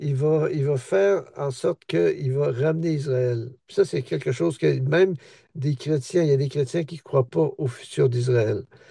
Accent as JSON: {"language": "French", "region": "Quebec", "country": "Canada", "moved": "yes", "said": "on est francophones, on vient du Québec, première génération"}